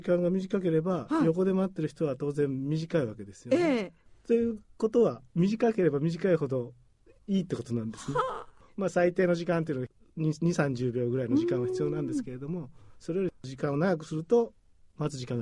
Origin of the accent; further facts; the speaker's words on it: Osaka, Japan; born there; 私大阪で生まれたんですけれども、東京に行くとすぐ変わっちゃうんです。